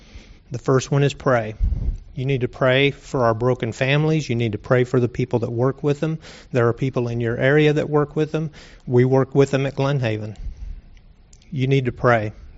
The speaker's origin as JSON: {"language": "English", "region": "Kansas", "country": "United States", "tie": "born there", "said": "I was born in Kansas 54 years ago. And I was born out in the sticks in Kansas where there weren't any sticks."}